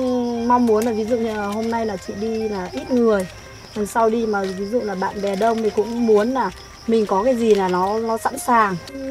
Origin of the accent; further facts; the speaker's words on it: Hanoi, Vietnam; và chị đi cùng một người bạn là anh Nguyễn Văn Đông. Bọn chị đến từ Hà Nội.